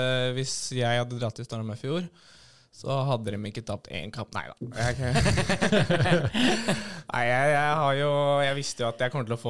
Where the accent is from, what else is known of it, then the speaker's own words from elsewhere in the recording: Hamar, Innlandet, Norway; Og jeg er jo fra Hamar